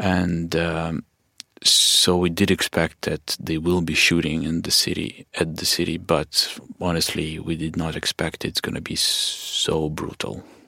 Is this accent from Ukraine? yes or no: yes; Kharkiv, Kharkiv Oblast, Ukraine; I grew up in Kharkiv, and Kharkiv is a similar city to culturally and visually even similar to Mariupol.